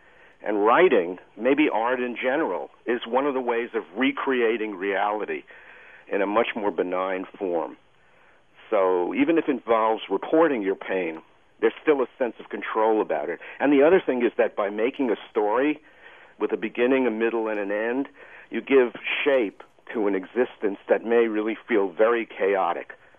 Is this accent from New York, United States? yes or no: yes; Bronx, New York, United States; It was the Bronx. No, you know, I mean, you know, it has this mythical status that you say, oh, I'm from the Bronx.